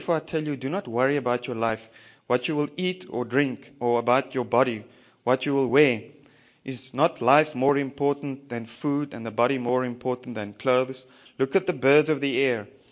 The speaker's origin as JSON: {"language": "English", "town": "Windhoek", "region": "Khomas", "country": "Namibia", "said": "I'm from Windhoek."}